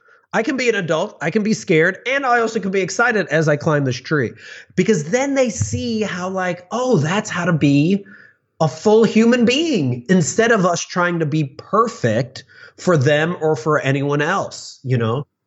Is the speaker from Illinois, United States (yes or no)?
yes; Illinois, United States; I grew up in the suburbs of Chicago.